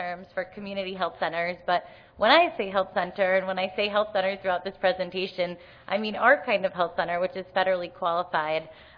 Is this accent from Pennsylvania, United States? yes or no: no; Boston, Massachusetts, United States; excited to be here in my hometown of Boston